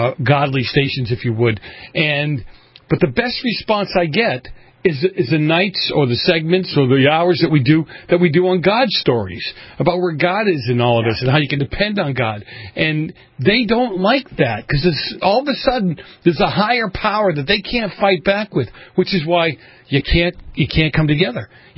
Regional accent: Boston, Massachusetts, United States; You know, and growing up in Boston, in the streets of Boston, you got the proper people, and then you got the guys like me when I was younger

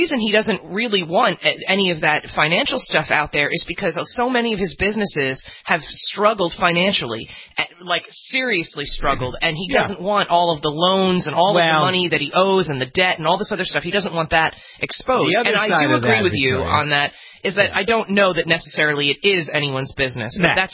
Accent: New Jersey, United States; also born or lived in New York; I grew up in New Jersey, and in New York, and so he's been a headline my entire life.

